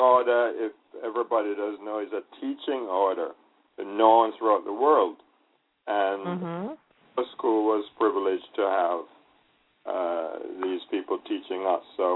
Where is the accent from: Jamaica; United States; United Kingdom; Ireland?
Jamaica; being a Jamaican young man at the time, I didn't know what I was up against